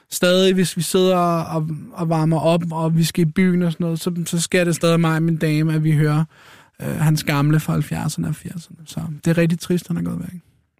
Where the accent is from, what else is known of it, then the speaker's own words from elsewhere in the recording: Copenhagen, Capital Region of Denmark, Denmark; Jeg voksede op i København K, Indre